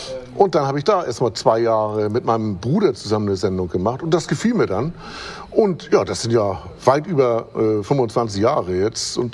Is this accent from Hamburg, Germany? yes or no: yes; Hamburg, Germany; Und ich bin in Eimsbüttel aufgewachsen, direkt in der Nähe vom Volksparkstadion.